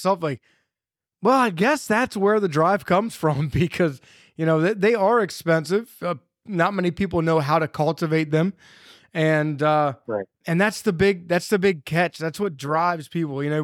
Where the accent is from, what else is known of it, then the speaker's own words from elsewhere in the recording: Maryland, United States; now in Pennsylvania, United States; I'm in South Central Pennsylvania. But I grew up in Central Maryland, and these areas here, there's a lot of people who don't even know what a Morel is.